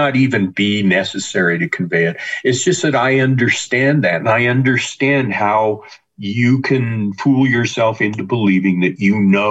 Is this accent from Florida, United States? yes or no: no; Wyoming, United States; I grew up in Wyoming in a small town. I know the landscape that I'm writing about here.